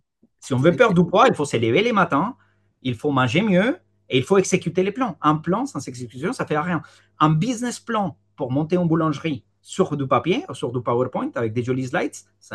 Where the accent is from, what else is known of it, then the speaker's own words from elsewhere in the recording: Colombia; Moi, je viens de Colombie.